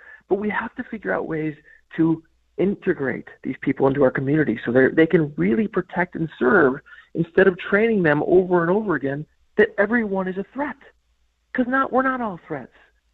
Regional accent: North Tonawanda, New York, United States; good to hear from someone from North Tonawanda, my hometown, home of the Lumberjacks.

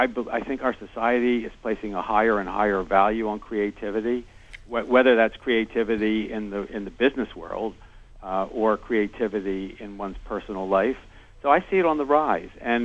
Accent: Philadelphia, Pennsylvania, United States; I grew up in Philadelphia, and my father was a lawyer, and my mother was an historian.

